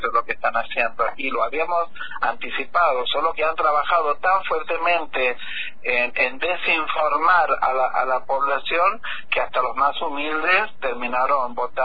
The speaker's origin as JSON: {"language": "Spanish", "country": "Argentina", "said": "los argentinos y las argentinas podemos tener distintos pensamientos, pero somos argentinos y argentinas"}